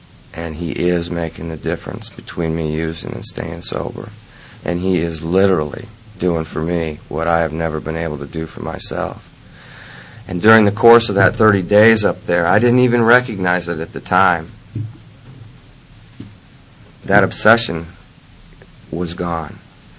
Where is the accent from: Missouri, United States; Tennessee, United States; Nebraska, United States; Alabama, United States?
Nebraska, United States; Omaha; here I am a junkie from Omaha